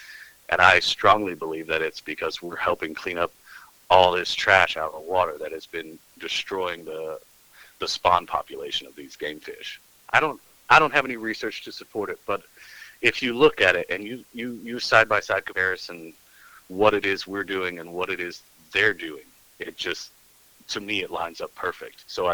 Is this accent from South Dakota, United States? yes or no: no; Oklahoma, United States; moved away; Bow fishing starts way back when I was a kid, and I grew up in the Oklahoma panhandle with absolutely zero water.